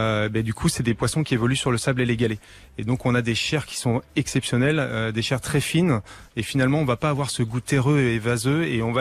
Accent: Vendôme, Centre-Val de Loire, France; born there; je suis surtout issu d'une famille agricole. Et quand je suis revenu dans ma région natale, puisque je suis né à Vendôme

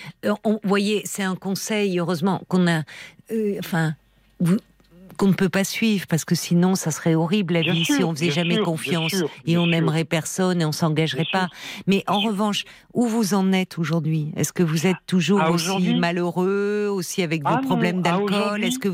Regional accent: Nouvelle-Aquitaine, France; Je sais que je viens de la Corrèze, je l'oublie pas.

